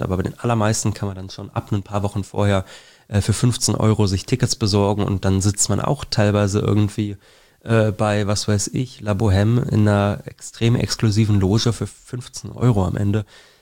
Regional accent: Berlin, Germany; Ich bin ursprünglicher Berliner.

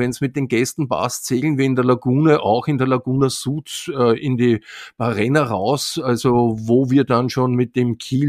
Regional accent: Vienna, Austria; für mich als Wiener, als Zugereister gegenüber gestandenen Venezianer.

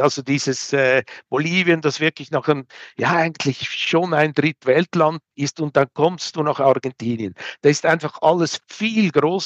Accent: Peru; Und wenn ich eben da auch mit Peru vergleiche, wo ich lebe, wo ich herkomme

